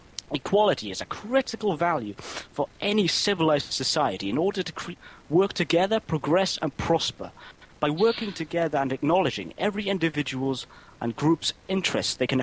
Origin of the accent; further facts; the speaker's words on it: Wales, United Kingdom; I'm from Wales